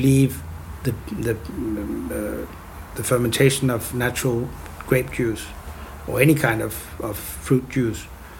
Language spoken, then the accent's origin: English; Copenhagen, Capital Region of Denmark, Denmark; but in Copenhagen, which is sort of, you know, my hometown.